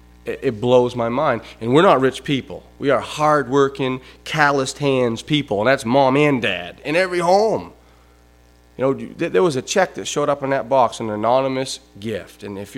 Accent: United States; We as an American culture have eaten the dainties of our rulers.

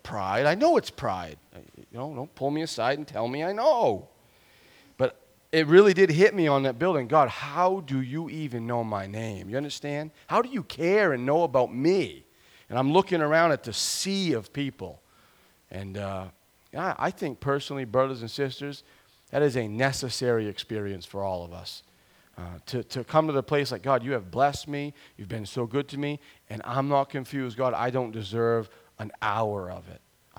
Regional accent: Etna, United States; this little Etna farm boy, right, who literally there were more cows than people in the town that I grew up

